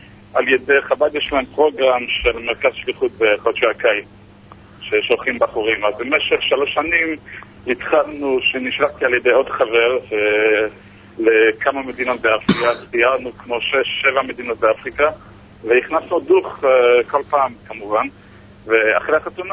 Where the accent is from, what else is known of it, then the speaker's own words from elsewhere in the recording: Canada; now in Congo; אני בקנדה.